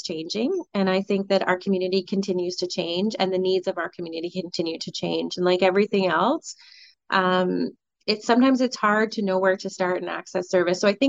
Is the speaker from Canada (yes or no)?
yes; Colborne, Ontario, Canada; I grew up in Colborne, it's no secret, you know, so I didn't have a lot of those experiences.